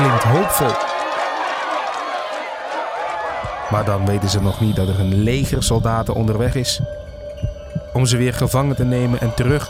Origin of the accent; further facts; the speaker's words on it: Curaçao; Ik neem je mee naar Curaçao. Het eiland waar ik vandaan kom en waar ik iedere keer weer naartoe wil.